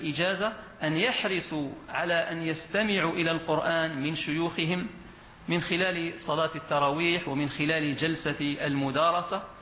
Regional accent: Algeria; ولا تزال هذه الطريقة متبعة في بلادنا الجزائر

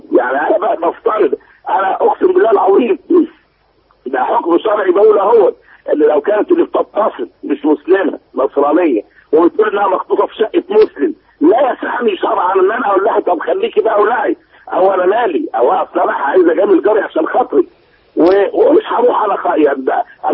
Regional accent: Egypt; انا كمواطن مصري

